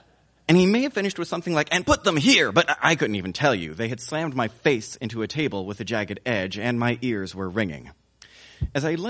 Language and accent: English; the South, United States; I grew up in the South. My parents didn't make a lot of money